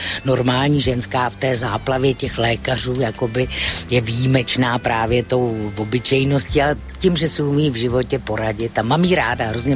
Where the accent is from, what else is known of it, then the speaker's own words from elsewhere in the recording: Prague, Czechia; já jsem z Letné, z Pavlače a moje babička s dědou třeba přesně takhle mluvili takovou tou špatnou praštinou